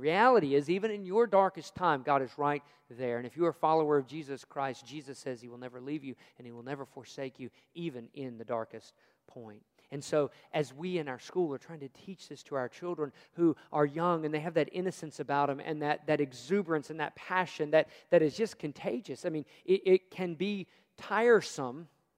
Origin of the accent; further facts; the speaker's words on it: Lynchburg, Virginia, United States; Growing up in Lynchburg, Virginia